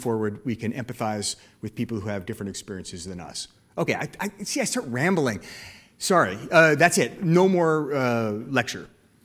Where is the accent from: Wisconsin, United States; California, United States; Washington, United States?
Washington, United States; Seattle; also born or lived in New York; I'm from Seattle. I lived in New York for a long time, though. I went to school there and then stayed for 18 years.